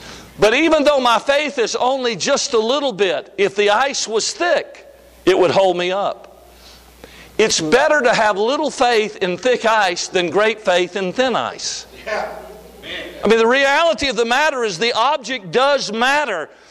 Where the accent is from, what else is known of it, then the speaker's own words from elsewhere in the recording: Georgia, United States; I said, brother, I love you, man, but I'm from Georgia. We don't walk across lakes.